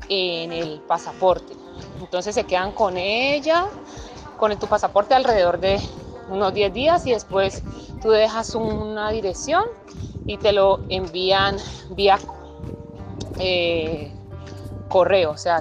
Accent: Cali, Valle del Cauca, Colombia; Estando en mi ciudad natal, que es Cali, Colombia, tuve el deseo de aplicar para la visa

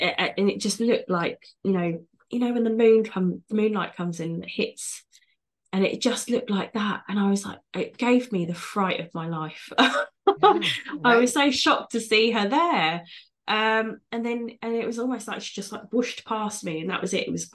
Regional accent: United Kingdom; The joys of being British and the stiff upper lip culture that comes with that.

